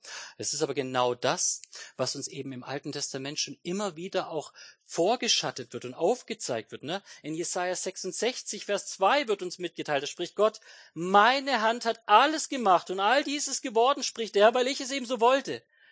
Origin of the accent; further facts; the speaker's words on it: Waldtann, Baden-Württemberg, Germany; ich komme aus dem wunderschönen Waldtann, und dort gibt es nebenan ein Dörfchen